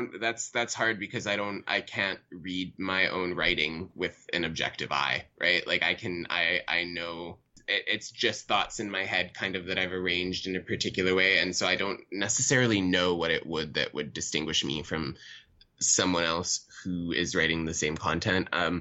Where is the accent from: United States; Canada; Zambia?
Canada; Vancouver, British Columbia; so I'm from Vancouver